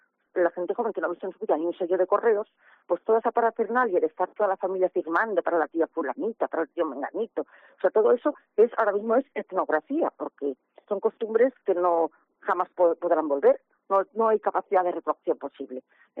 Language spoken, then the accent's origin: Spanish; Ferrol, Galicia, Spain; que me pidieron sobre mi infancia en Ferrol